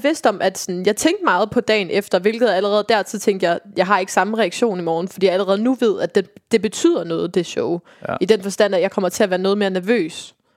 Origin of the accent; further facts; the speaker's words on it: Viborg, Central Denmark Region, Denmark; Jeg kommer jo fra Viborg, og vi optrådte i Herning.